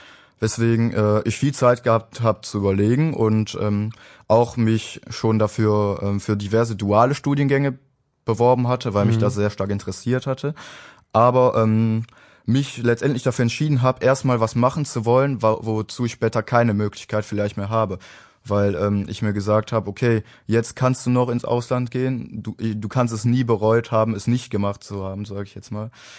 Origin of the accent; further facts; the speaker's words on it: Walhorn, Wallonia, Belgium; Ich komme aus Wallhorn, hier aus Belgien und bin ehemaliger Freiwilliger.